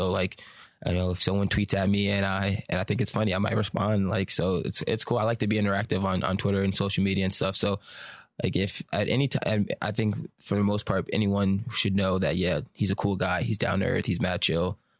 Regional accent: Paterson, New Jersey, United States; because I'm from Patterson.

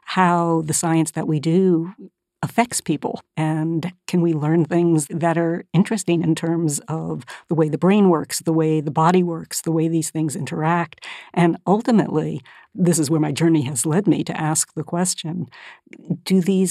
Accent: California, United States; So I grew up mostly in California, in Northern California.

